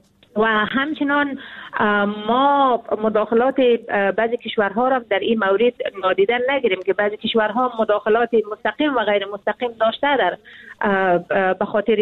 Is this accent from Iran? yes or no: no; Afghanistan; شخصا ما خودم نسل جنگ هستم، در جنگ تولد شدیم، در جنگ بزرگ شدیم، یک مقدار عمر خود بسیار کوتاه به خاطر رسیدن به صلح سپری کردیم و باز هم به جنگ انجامیده که تا حال جنگ در افغانستان جریان داره.